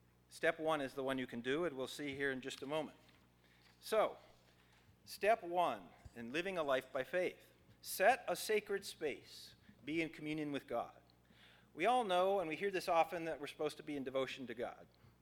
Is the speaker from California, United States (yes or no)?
no; Minnesota, United States; I'm from Minnesota originally and from here, and I don't like the climate of Texas and so on.